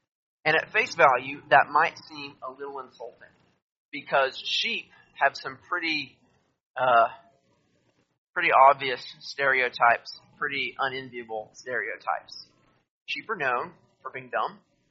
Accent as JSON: {"language": "English", "country": "Zambia", "tie": "born or raised there", "said": "We had a few animals, a little farm growing up in Zambia"}